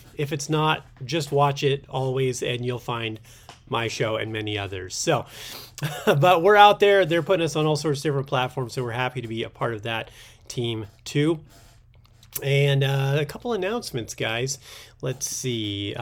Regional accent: Long Beach, California, United States; I grew up in Long Beach, so I'm very familiar with that whole area.

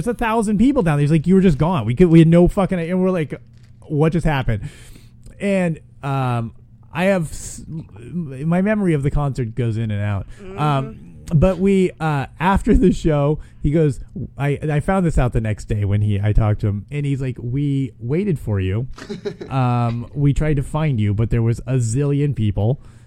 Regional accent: Long Beach, California, United States; also born or lived in Missoula, Montana; I grew up in Long Beach, same place … is from, and I never went to a concert there, but when I lived in Montana, I was living in Missoula

